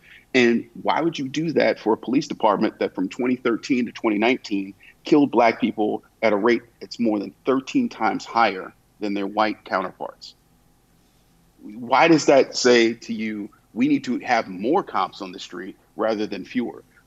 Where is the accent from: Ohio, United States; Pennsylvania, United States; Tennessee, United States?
Ohio, United States; Cleveland; So, you know, in my hometown of Cleveland, I mean, we see their actions are virtually, you know, authoritarian in the last couple of days.